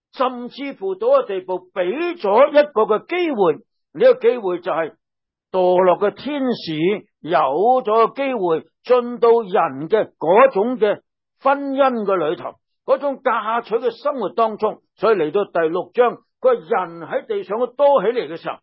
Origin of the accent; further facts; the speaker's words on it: China; 我们中国人说民以食为天，对不对？